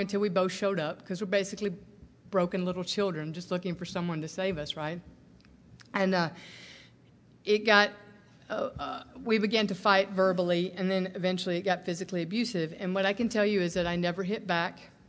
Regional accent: Mississippi, United States; now in Los Angeles, United States; when I came here, I had been growing up in Mississippi, backwoods Mississippi.

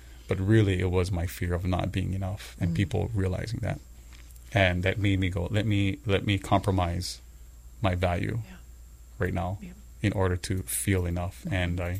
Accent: Waianae, Hawaii, United States; I have always had opportunities to be involved in illegal activities growing up in Waianae.

